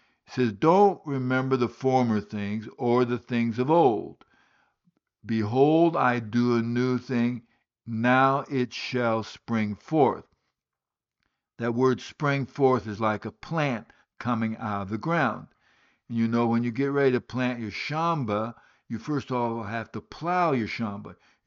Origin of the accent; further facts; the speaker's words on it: Guinea; also born or lived in Liberia; I was born in Africa. I grew up in Africa, in West Africa, born in Liberia, grew up in Guinea, West Africa. And so I consider Africa to be my home.